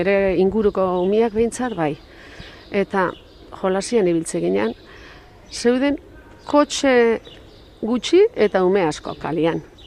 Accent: Mendaro, Basque Country, Spain; eta ni Mendarokoa naiz. Mendaron jaixo nitzan eta Mendaron bizi naiz.

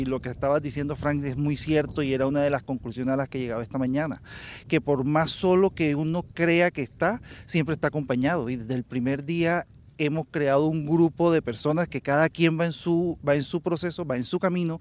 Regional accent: Colombia; Vengo desde Colombia exclusivamente a hacer este peregrinaje.

